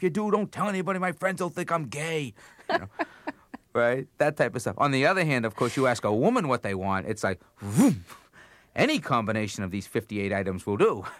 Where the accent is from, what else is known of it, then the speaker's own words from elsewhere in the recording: Cambridge, Massachusetts, United States; I grew up in Cambridge, Massachusetts.